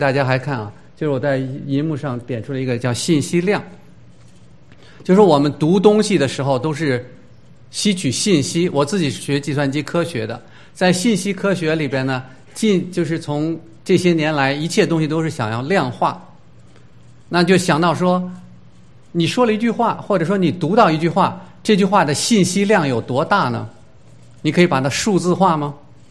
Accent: Beijing, China; 我们小的时候说歌谣就这么说，我是北京人

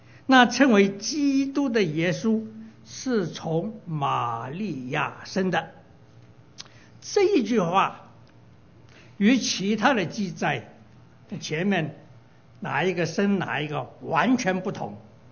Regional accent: Taishan, Guangdong, China; 那么我们台山人呢有一些的习惯，如果家里面产生了男丁的话，男孩子的话，房子上要升旗的

